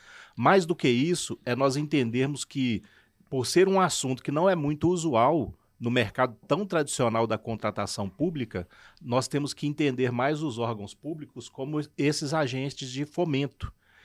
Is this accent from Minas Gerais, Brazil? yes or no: yes; Betim, Minas Gerais, Brazil; Eu sou oriundo de Betim, lá de Minas Gerais.